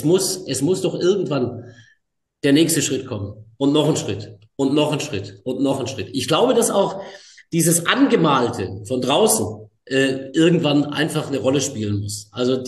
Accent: Baden-Württemberg, Germany; Ich komme aus der Nähe von Stuttgart, da bin ich aufgewachsen, groß geworden

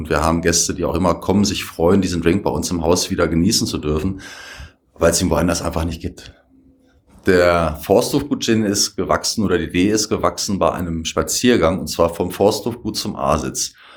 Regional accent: Hanover, Lower Saxony, Germany; now in Leogang, Austria; Ich komme ursprünglich aus Hannover. Ich bin im Dezember 2015 nach Leogang gekommen

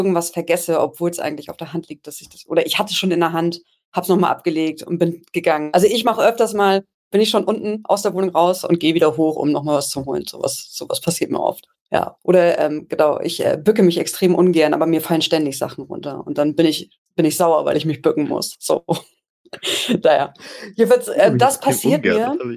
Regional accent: Hamburg, Germany; Also ja, ich komm aus dem Speckgürtel von Hamburg. Genau, da sagt man paddelig.

